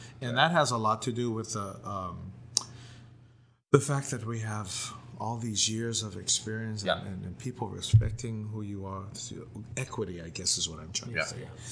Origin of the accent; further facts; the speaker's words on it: Hawaii, United States; I'm a Hawaiian. I'm proud to be a Hawaiian.